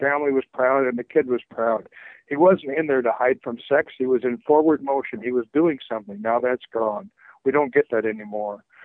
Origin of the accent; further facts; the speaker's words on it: Duluth, Minnesota, United States; Well, it's been another long week in Duluth, Minnesota, my hometown at the end of the empire.